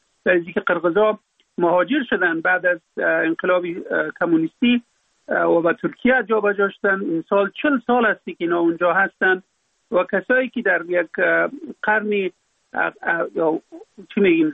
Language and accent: Persian; Afghanistan; در اونجا فقط ما افغان هستم،